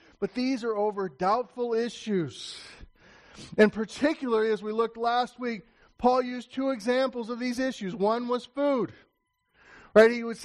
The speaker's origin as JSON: {"language": "English", "region": "Indiana", "country": "United States", "tie": "born or raised there", "also_born_or_lived": "Pennsylvania", "said": "I grew up in Indiana and that I was in the workforce until I was 34 years old, and in 2004 went off to Bible college, lived in Pennsylvania for 6 years, came back to Indiana, Central Indiana"}